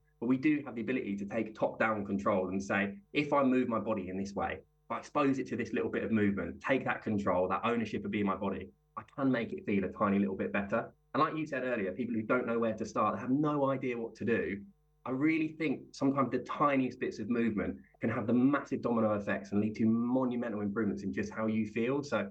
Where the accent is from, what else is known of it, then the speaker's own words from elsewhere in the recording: England, United Kingdom; Now, I drink so much tea. I'm so English, it hurts.